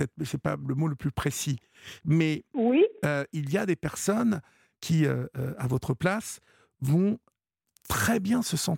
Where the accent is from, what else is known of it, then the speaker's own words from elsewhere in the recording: Évreux, Normandy, France; Moi, d'Evreux, Normandie.